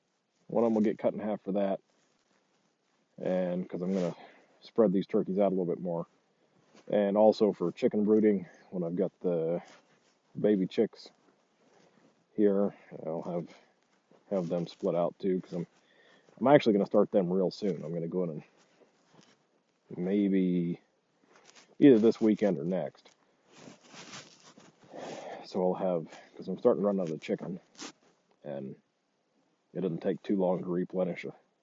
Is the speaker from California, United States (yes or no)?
no; Missouri, United States; not that far from where I grew up in Missouri.